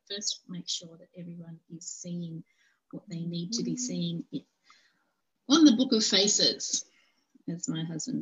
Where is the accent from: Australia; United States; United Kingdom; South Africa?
Australia; Launceston, Tasmania; when I grew up in Launceston.